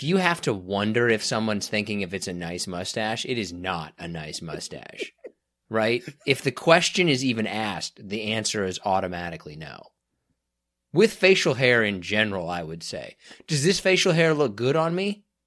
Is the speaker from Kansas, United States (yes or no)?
yes; Derby, Kansas, United States; I was raised in Derby, Kansas, where you're essentially – look, and this is just how small places are.